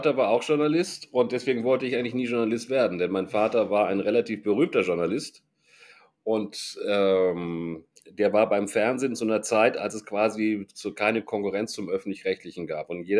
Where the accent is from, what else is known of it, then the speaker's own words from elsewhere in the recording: Hamburg, Germany; also born or lived in Munich; Und wir sind aber schon als Kinder dann relativ früh mit meinem Vater und meiner Mutter nach Hamburg gezogen. Also ich fühle mich eigentlich eher als Hamburger.